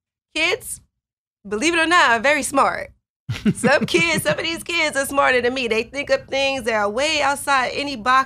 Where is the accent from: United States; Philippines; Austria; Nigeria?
United States; Chicago, Illinois; I know growing up in Chicago, I didn't even learn how to swim until I got to boot camp.